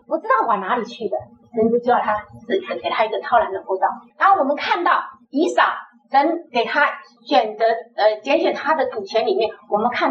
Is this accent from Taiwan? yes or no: no; China; 他们跟我们中国人很像哈，就是我们中国人很注重这个长子